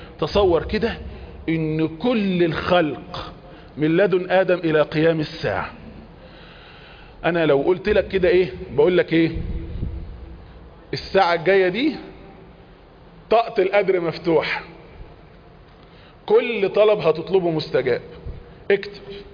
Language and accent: Arabic; Egypt